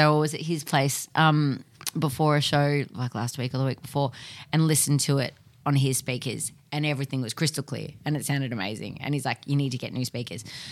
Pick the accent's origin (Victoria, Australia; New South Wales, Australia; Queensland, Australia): Victoria, Australia; Moorabbin; also born or lived in Preston; No, I was born in Preston, but yeah, we moved out to Moorabbin, when I was about four. So, and then I've been there the whole time.